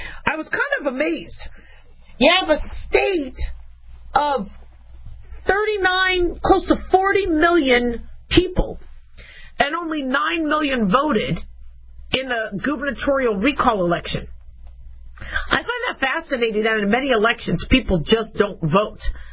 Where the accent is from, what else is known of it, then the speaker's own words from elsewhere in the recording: California, United States; born there; I'm from California. I was born there. I never lived there during Gavin Newsom's rule, but I have family there.